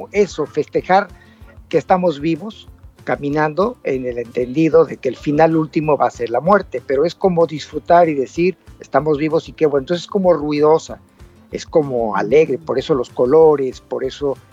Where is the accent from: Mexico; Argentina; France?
Mexico; Se entiende que somos mexicanos